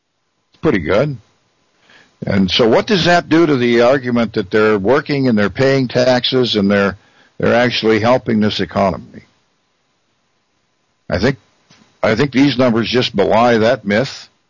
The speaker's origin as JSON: {"language": "English", "country": "United States", "said": "I'm an American in America. That's what we speak. It's English."}